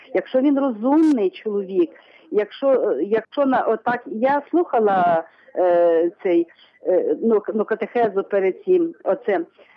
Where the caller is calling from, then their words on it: Vinnytsia, Vinnytsia Oblast, Ukraine; з Вінниці.